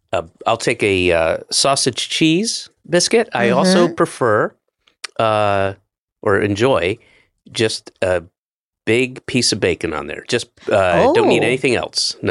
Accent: Georgia, United States; When I was a kid, I grew up in Georgia.

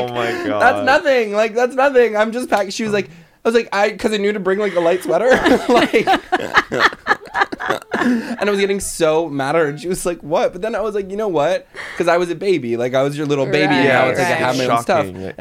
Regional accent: New York, United States; New York.

